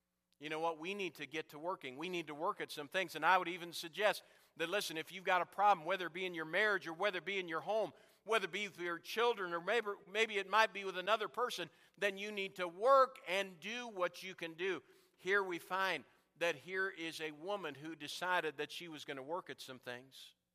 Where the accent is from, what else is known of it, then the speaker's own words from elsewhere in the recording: New Ulm, Minnesota, United States; I can remember as a teenager growing up in New Ulm, Minnesota.